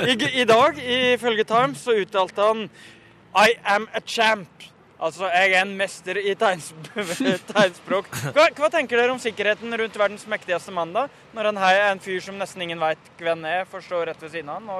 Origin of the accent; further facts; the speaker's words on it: Bø, Telemark, Norway; Der jeg vokste opp i Bø i Telemark, verdens vakreste plass